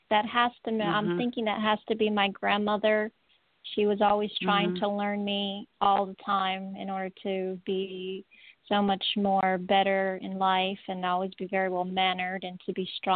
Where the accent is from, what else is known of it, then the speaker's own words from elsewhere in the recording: Gatlinburg, Tennessee, United States; I am from Gatlinburg, Tennessee.